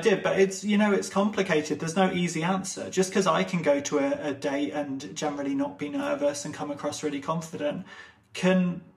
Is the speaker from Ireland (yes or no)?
yes; Ireland; And so being Irish, I think there's so much that I maybe take for granted of cultural differences.